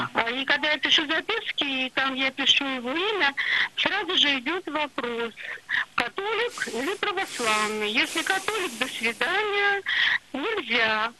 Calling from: Saint Petersburg, Russia; я звоню из Санкт-Петербурга.

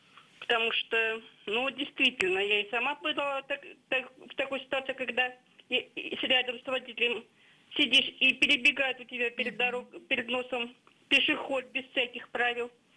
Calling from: Ryazan, Ryazan Oblast, Russia; я из Рязани звоню.

